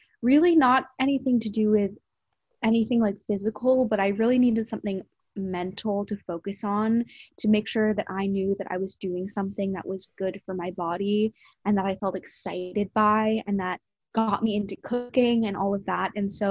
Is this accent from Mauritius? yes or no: no; New Jersey, United States; also born or lived in England; I was born in England, actually, and that's kind of where my family lives right now. But I moved to New Jersey when I was little, and I grew up on a campus of a private high school